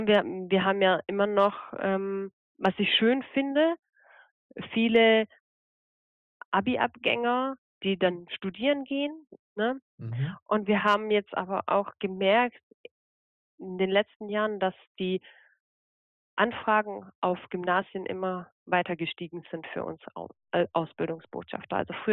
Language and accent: German; Croatia; first language Croatian; German is a second language; dementsprechend aus Kroatien und dann würde ich 3 Monate dahin gehen.